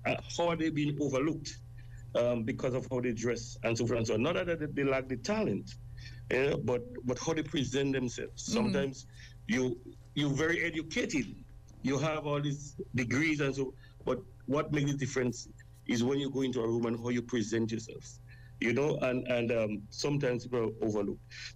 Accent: Saint Mark, Grenada; I'm from Grenada. I'm from one of the smallest parish in Grenada, St. Mark's.

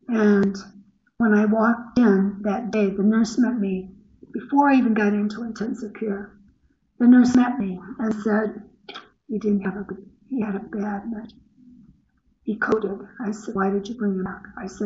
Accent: Akron, Ohio, United States; also born or lived in Boston; I was living in Boston area at the time, and I was born and raised in Akron, Ohio.

